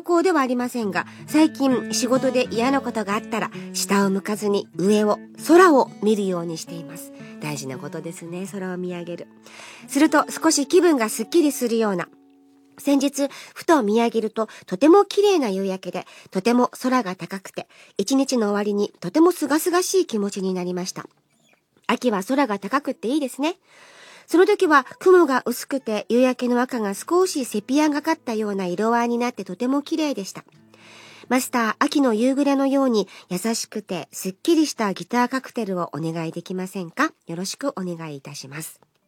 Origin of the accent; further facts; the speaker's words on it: Nara, Japan; この奈良でね、私の地元奈良でピアノをフィーチャーしたコンサートがあるそうなので